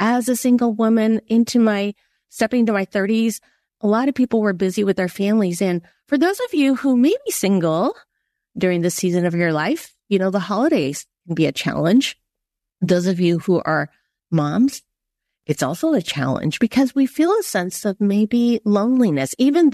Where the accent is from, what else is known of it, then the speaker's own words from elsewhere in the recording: San Francisco, California, United States; Because you grew up in Croatia, and I grew up in San Francisco, Chinatown, and yet I just felt seen by you.